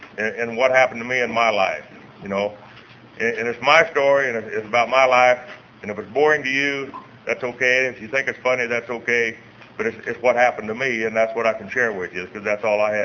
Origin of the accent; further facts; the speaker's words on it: Kansas, United States; now in California, United States; I was born in Kansas. You can tell I might have a little accent. I don't know, but anyway, I come from Kansas. The reason I'm in California is about 15 years ago